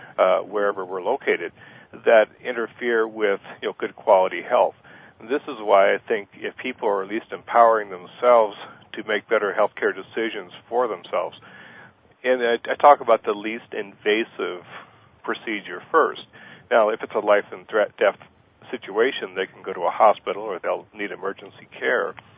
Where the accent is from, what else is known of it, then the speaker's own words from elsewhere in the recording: Boston, Massachusetts, United States; born there; When I was born in Boston, which happened to be in the midst of the Second World War